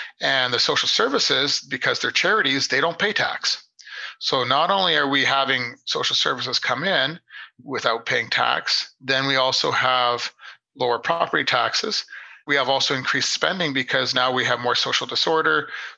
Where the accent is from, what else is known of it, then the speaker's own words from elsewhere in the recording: Calgary, Alberta, Canada; because I am from the West of Calgary, I was raised in Oak Ridge Estates